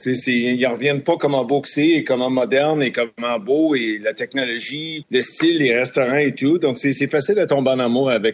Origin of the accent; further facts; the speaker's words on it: Canada; Moi, je suis canadien, comme vous le savez.